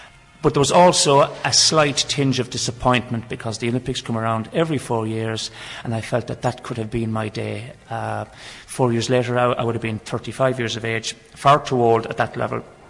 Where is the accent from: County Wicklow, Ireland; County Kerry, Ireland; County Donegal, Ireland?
County Kerry, Ireland; Brosna; born there; Well, I was born in Brosna.